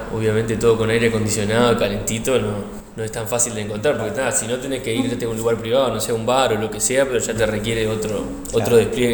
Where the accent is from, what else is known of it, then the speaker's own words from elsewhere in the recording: Montevideo, Uruguay; tengo 22 años. Soy de acá de Montevideo, estudiante del IPA.